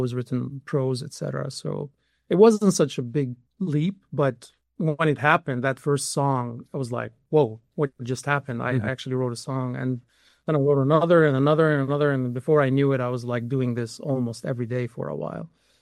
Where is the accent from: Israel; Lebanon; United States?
Lebanon; now in Canada; I grew up in Lebanon, born as a Palestinian official status refugee.